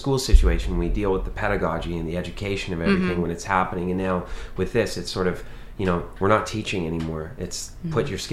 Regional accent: Halifax, Nova Scotia, Canada; I'm from Halifax.

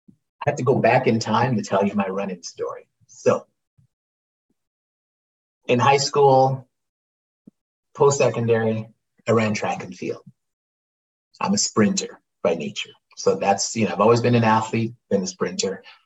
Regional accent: Canada; I'm a Canadian actor that's working. I'm a Canadian actor on a movie set.

